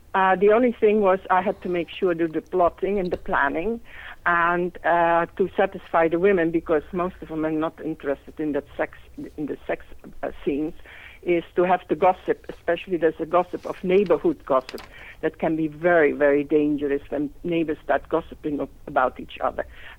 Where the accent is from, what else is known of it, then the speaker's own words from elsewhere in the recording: Vienna, Austria; also born or lived in Netherlands; But my mother is Viennese, and so I was brought up partly in Vienna and then in the Netherlands.